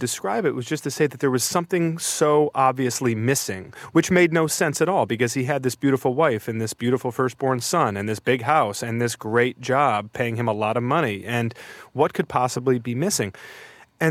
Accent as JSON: {"language": "English", "region": "Michigan", "country": "United States", "tie": "born or raised there", "said": "My hometown is at the intersection of two highways outside of Detroit."}